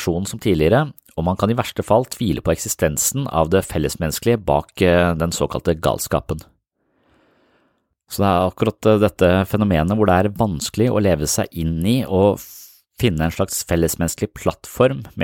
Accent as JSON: {"language": "Norwegian", "town": "Nøtterøy", "region": "Vestfold", "country": "Norway", "tie": "born or raised there", "said": "en øy jeg nesten hadde utsikt til der jeg vokste opp på Nøtterøy"}